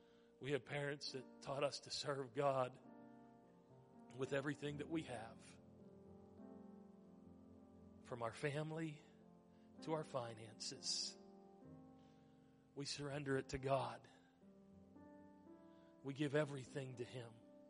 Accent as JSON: {"language": "English", "town": "Parker", "region": "Pennsylvania", "country": "United States", "tie": "born or raised there", "said": "I grew up in Parker, Pennsylvania. I spent pretty much the first 38 years of my life in Parker, Pennsylvania."}